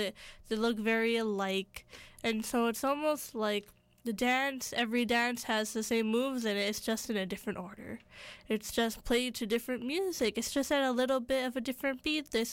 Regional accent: India; We are a Punjabi-speaking family. We are Indian, Sikh.

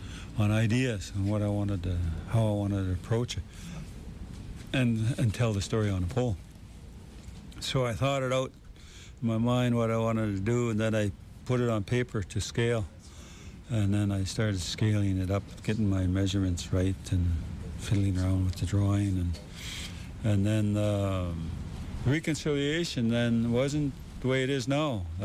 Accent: British Columbia, Canada; from Haida Gwaii. I'm one of the hereditary chiefs from that part of the country.

